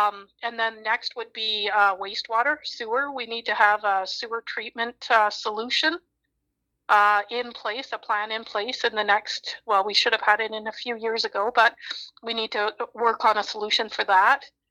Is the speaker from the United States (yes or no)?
no; Daajing Giids, British Columbia, Canada; I was born and raised in Queen Charlotte, and we recently changed our name to Dajin Geeds, but I have not moved locations.